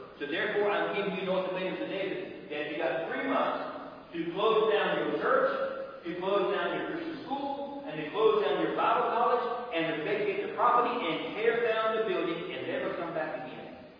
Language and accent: English; United States; I'm a missionary in the Philippines. I'm from America.